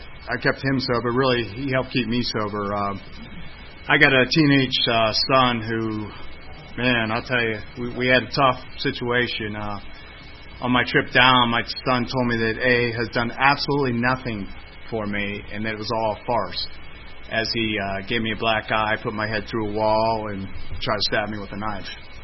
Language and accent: English; Pittsburgh, Pennsylvania, United States; Yeah, so I'm from Pittsburgh.